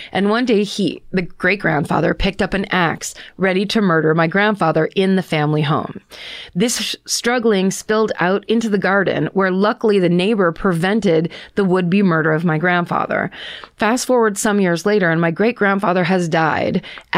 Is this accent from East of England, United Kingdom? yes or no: no; Abertillery, Wales, United Kingdom; So as I mentioned, I'm from Wales. Okay, quit bragging. More specifically, Abertillery.